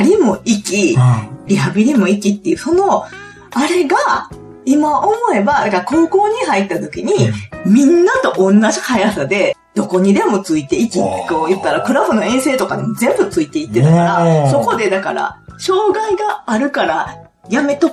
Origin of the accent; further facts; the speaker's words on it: Kyoto, Japan; 京都市伏見区です。